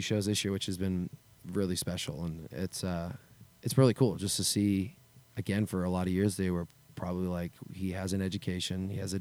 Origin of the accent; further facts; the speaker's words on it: Canada; I'm also from Canada.